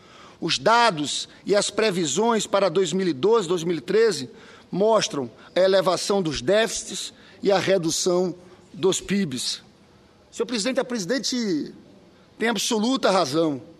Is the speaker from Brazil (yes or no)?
yes; Paraíba, Brazil; Eu sou paraibano, senador pelo estado do Rio de Janeiro